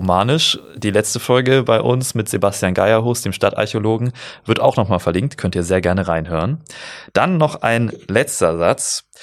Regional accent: Baden-Württemberg, Germany; Ich komme aus Baden-Württemberg an der Nähe zu Rheinland-Pfalz

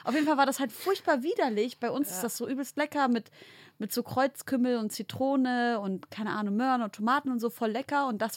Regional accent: Leipzig, Saxony, Germany; In Leipzig.

